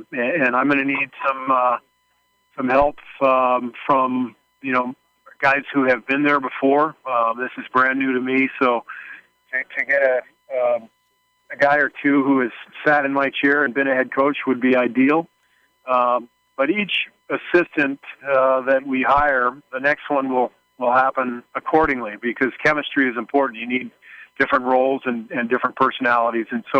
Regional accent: California, United States; And I'm from California, which is important to me to be near my family.

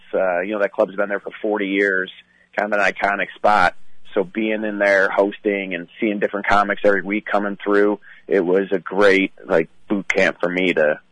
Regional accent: Chicago, Illinois, United States; Yeah, you know, we're both from Chicago, and I was raised going to Catholic schools and stuff.

